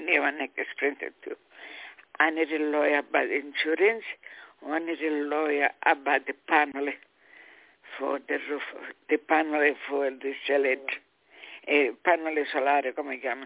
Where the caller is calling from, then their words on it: New York, United States; Yeah, I call it from New York.